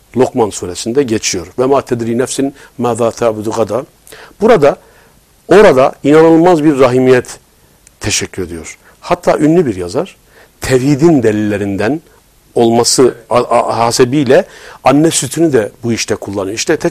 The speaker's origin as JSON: {"language": "Turkish", "region": "Sivas", "country": "Turkey", "said": "Ağız deriz biz, ben Sivaslıyım."}